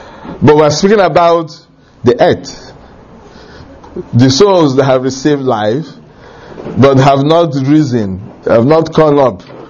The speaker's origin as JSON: {"language": "English", "country": "Nigeria", "said": "I come from Africa, I come from Nigeria"}